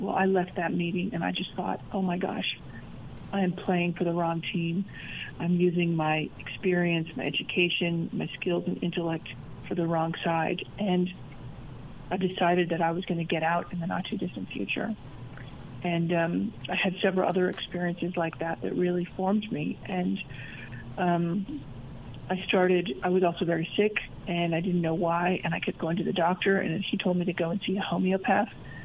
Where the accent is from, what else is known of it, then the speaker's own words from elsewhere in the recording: Idaho, United States; moved away as an adult; also born or lived in London, United Kingdom; So I grew up mostly in Idaho, went to business school after college, and then went to go and work on Wall Street.